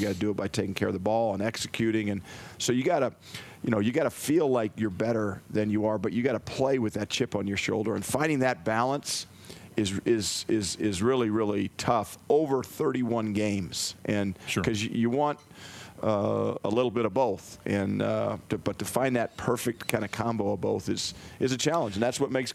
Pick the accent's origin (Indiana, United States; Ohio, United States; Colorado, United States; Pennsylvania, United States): Colorado, United States; Greeley; I grew up in Greeley, and there was a legendary high school coach over there at Greeley Central named Jim Baggett